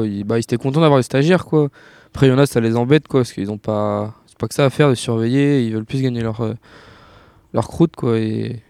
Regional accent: Quimper, Brittany, France; je suis d'origine de Quimper, j'ai à Plomeur dans le Finistère

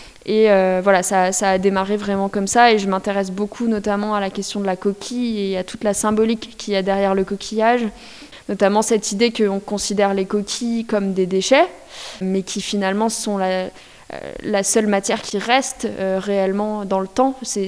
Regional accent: Pont-à-Mousson, Grand Est, France; Alors moi, je suis lorraine d'origine. Je suis née à Pont-à-Mousson, donc à l'autre bout.

